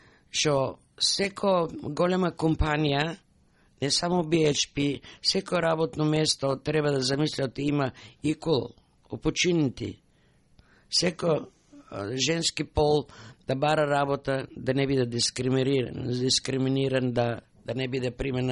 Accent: Strumica, Southeastern, North Macedonia; now in Australia; Јас сум од Срумичко, од голема фамилија, јас бех 10-та во фамилијата.

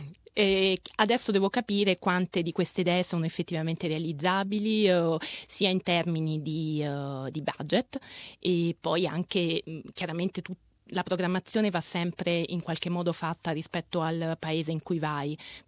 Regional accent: Nola, Campania, Italy; Allora, io vengo da Nola, provincia di Napoli. E però prima ero a Parigi

